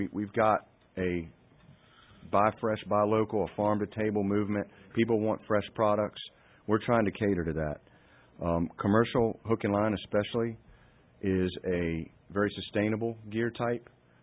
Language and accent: English; Virginia Beach, Virginia, United States; I understand recreational anglers and tourists, especially to my hometown, Virginia Beach, come to catch fish.